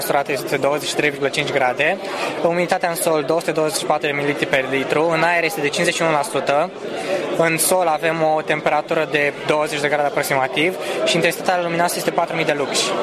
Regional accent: Bucharest, Romania; sunt din București și sunt student la Facultatea de Automatică și Calculatoare în anul al treilea.

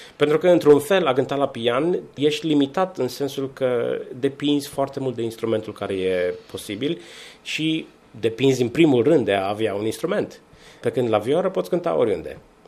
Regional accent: Timișoara, Timiș County, Romania; born there; M-am născut în Timișoara în anul 1980, numai ca să spun istoric vorbind să știm când, și sunt cel mai mic într-o familie de 10 copii, cel mai tânăr.

